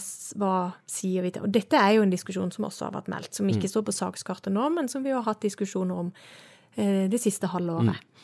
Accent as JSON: {"language": "Norwegian", "town": "Søgne", "region": "Agder", "country": "Norway", "tie": "born or raised there", "said": "og jeg kommer jo fra Sørlandet, du sa det selv, jeg er fra Søgne, og har vokst opp med en sånn bedehus, bedehus og kirke hånd i hånd"}